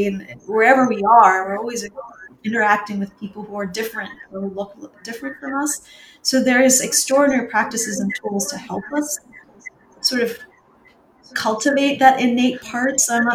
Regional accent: Sri Lanka; now in United States; I'm married to a Polish man. I'm from Sri Lanka. I'm practicing Tibetan Buddhism in America. I lived everywhere.

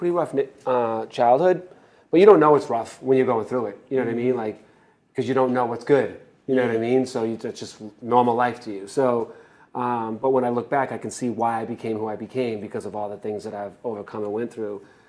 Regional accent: Boston, Massachusetts, United States; No, I'm from Boston.

